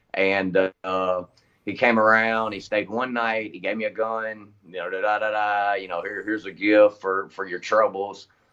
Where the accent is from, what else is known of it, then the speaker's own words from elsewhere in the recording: Nashville, Tennessee, United States; So I grew up in East Nashville.